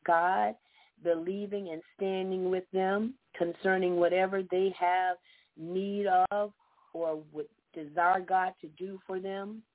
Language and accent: English; Georgia, United States; I'm from Georgia.